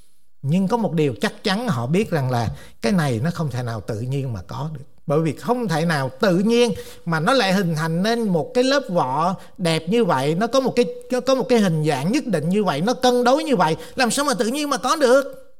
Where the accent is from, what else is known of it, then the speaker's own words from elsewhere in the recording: California, United States; Tại tôi là dân Cali, tôi đi đâu tôi cũng hỏi xăng giá bao nhiêu hết trơn. Tại thì bên Cali cái gì cũng rẻ hết, chỉ có xăng là mắc thôi.